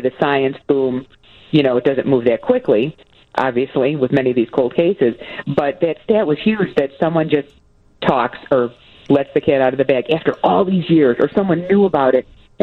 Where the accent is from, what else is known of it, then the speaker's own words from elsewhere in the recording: Orland Park, Illinois, United States; I grew up in Orland. I went to high school in Tinley at Andrew, not far from Lane Bryant.